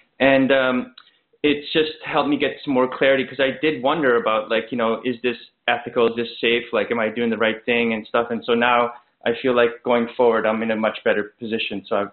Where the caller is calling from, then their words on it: Montreal, Quebec, Canada; I'm actually calling from Montreal.